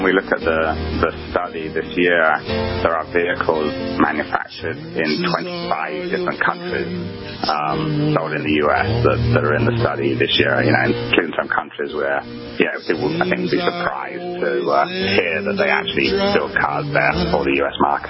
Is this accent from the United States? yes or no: no; England, United Kingdom; my home country is England, which is very, very different to the U.S.